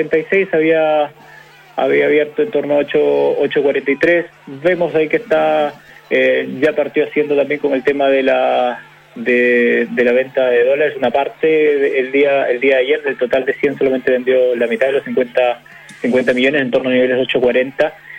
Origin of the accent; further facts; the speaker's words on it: Lima, Peru; accent: hybrid; Yo soy de Lima. Soy peruano, solo que mi acento está híbrido ya, ocho años viviendo acá.